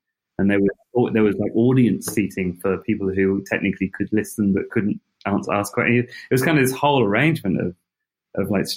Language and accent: English; United Kingdom; moved away as an adult; now in New Zealand; I am a Brit. I am a UK. I now have a Kiwi passport, but I am from the UK.